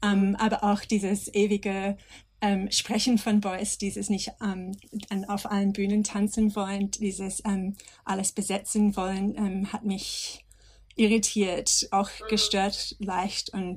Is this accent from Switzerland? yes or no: no; Australia; moved away as an adult; now in Germany; ich komme aus Australien